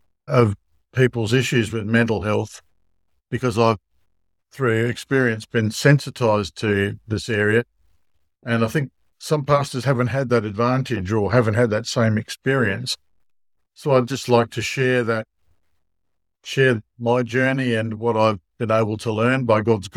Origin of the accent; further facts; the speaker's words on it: Australia; now in St. Louis, United States; So I'm a Lutheran pastor, and if you're listening to my voice, you'll quickly work out that I'm not from around these parts. I'm an Australian. And that's where I lived and worked with the Lutheran Church of Australia until a year ago